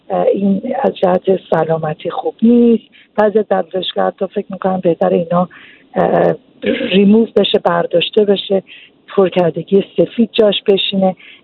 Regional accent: Iran; بیشتر ما که از ایران اومدیم

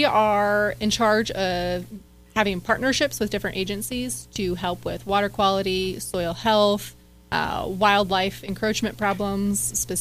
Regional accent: Illinois, United States; Well, I'll start with where I'm from. I'm actually from Central Illinois. That's where I grew up.

